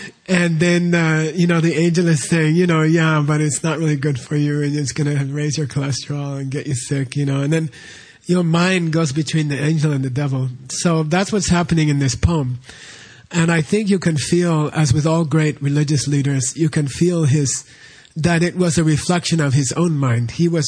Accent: Arizona, United States; I didn't like New York at all. I came from Arizona.

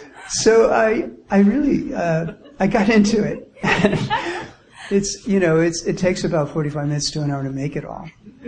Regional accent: New York, United States; Being a New Yorker, you have 84 choices in a square mile of your house

